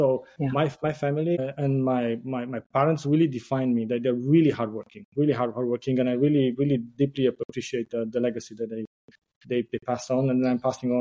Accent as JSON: {"language": "English", "country": "Romania", "tie": "born or raised there", "second_language": "English", "said": "So I grew up in Romania. I find it like to be so enriching living, coming from a society which kind of like went from communism. I was nine when the communists"}